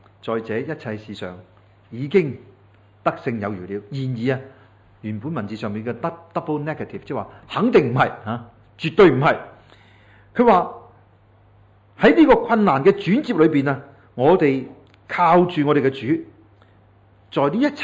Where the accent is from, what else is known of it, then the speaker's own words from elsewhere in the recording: China; 十对希伯来人来讲，或者对我们中国人一样，是都是指到完全的意思